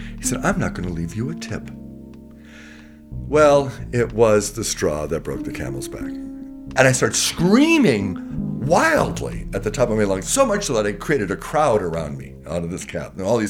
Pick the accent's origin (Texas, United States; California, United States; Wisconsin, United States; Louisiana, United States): Wisconsin, United States; I'm fresh from Wisconsin, you know, customer's always right.